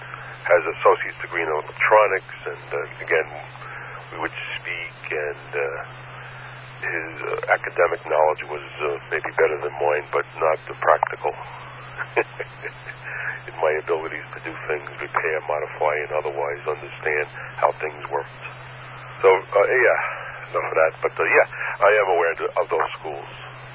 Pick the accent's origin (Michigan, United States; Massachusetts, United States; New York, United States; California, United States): New York, United States; I did have problems in growing up in Brooklyn, of course, itself, but not high school related.